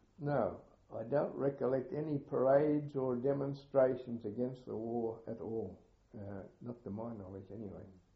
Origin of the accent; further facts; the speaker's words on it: United Kingdom; you say, oh, wogs, because we're British and all that sort of thing.